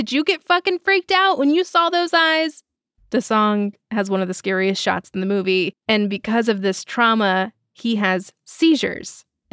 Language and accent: English; United States; As an American, I hear you loud and clear.